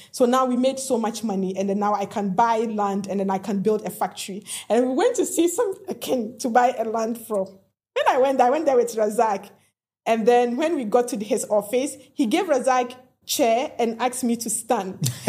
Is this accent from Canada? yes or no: no; Belgium; I'm from Belgium, of course.